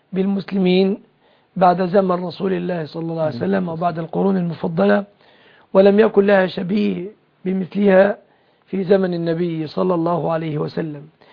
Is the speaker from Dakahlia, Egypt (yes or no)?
yes; Mansoura, Dakahlia, Egypt; أنا باعتباري من المنصورة